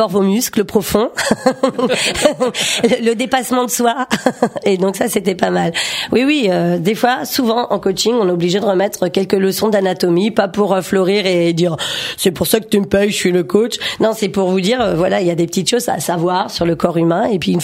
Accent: Fontainebleau, Île-de-France, France; Alors je suis andalouse. Et puis je suis native de Fontainebleau

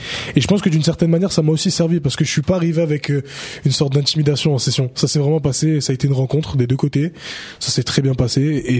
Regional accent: Southern France, France; Je viens du Sud, hein

